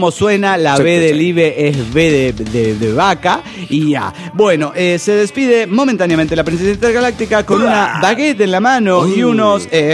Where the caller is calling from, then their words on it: Dallas, Texas, United States; de Dallas, Texas.